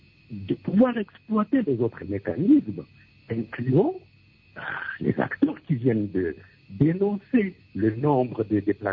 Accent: DR Congo; la République démocratique du Congo aujourd'hui, et je confirme que je suis congolais

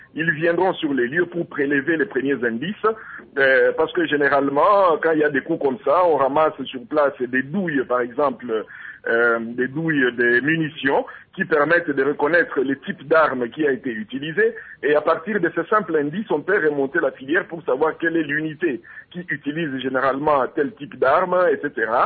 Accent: DR Congo; ici chez nous en République démocratique du Congo

